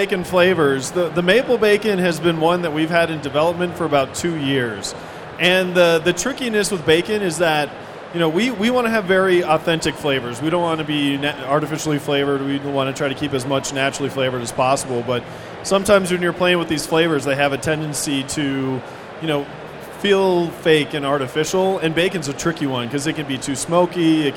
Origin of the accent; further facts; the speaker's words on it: Madison, Wisconsin, United States; I'm originally from Madison